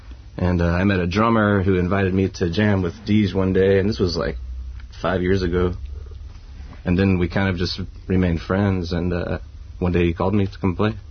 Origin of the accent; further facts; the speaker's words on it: Baton Rouge, Louisiana, United States; now in Lafayette, United States; So I'm from Baton Rouge, which is 1 hour east of there. I moved to Lafayette when I was touring with a different band.